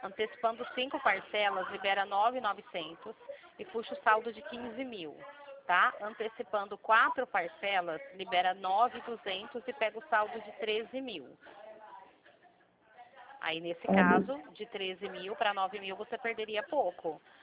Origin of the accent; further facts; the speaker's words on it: Limeira, São Paulo, Brazil; Eu sou daqui de Limeira, interior de São Paulo.